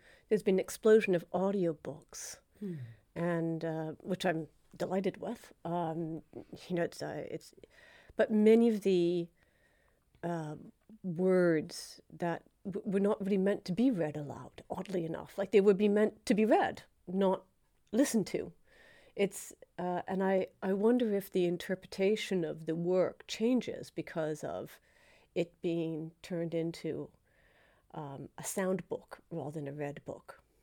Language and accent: English; Canada; now in London, United Kingdom; I say I'm a Canadian and I'm a Londoner.